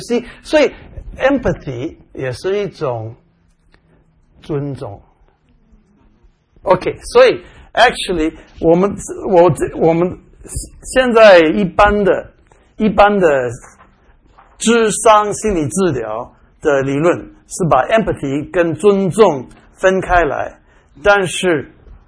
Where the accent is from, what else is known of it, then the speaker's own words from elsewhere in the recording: Taipei, Taiwan; 我们台北的那个台北有一个郊区叫做天母